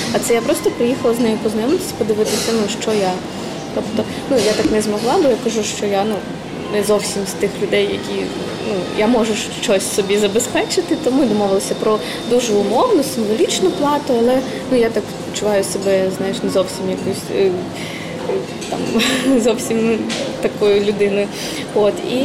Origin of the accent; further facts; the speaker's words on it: Crimea, Ukraine; now in Lviv, Ukraine; ну, не тому, що я з Криму, я просто бачила, як це відбувалося